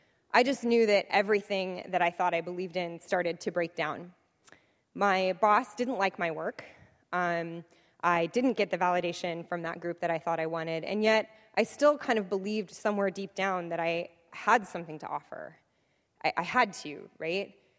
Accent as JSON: {"language": "English", "town": "Federal Way", "region": "Washington", "country": "United States", "tie": "born or raised there", "said": "So when I was growing up in Federal Way, Washington, I had three pretty ambitious dreams for my life."}